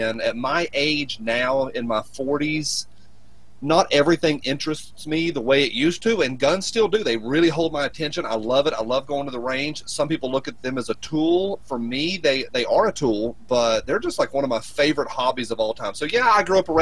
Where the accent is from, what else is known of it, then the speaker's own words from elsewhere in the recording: the South, United States; I grew up in the South, mm-hmm. So everybody in the South grew up around firearms.